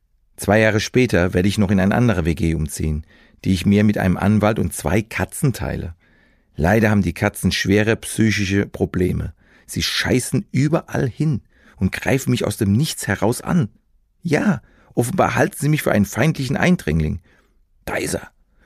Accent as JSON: {"language": "German", "town": "Mannheim", "region": "Baden-Württemberg", "country": "Germany", "said": "Sein krasser Ludwigshafener Dialekt ist selbst für mich als Mannheimer kaum zu verstehen."}